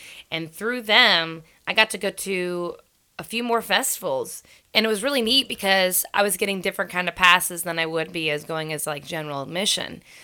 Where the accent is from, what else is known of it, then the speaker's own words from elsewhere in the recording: United States; Yeah. I'm American.